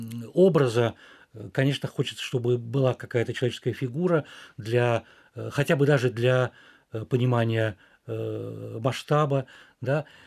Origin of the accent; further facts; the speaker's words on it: Saint Petersburg, Russia; никто не реагировал как-то особым образом, узнав, что я из России.